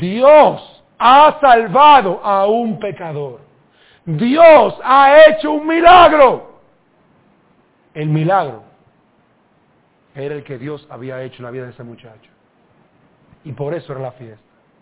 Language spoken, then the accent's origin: Spanish; Dominican Republic; Soy dominicano y me imagino que habrá un perico ripiado